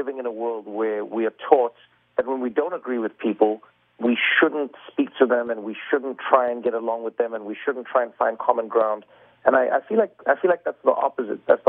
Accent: South Africa; as a South African, I got to go to the Netherlands and take something from them for a change.

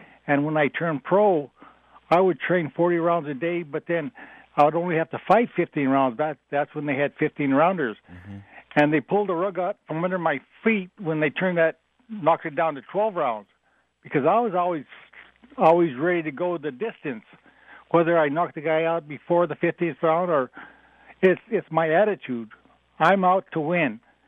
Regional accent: Montana, United States; I was born and raised on the Flathead Reservation in Montana.

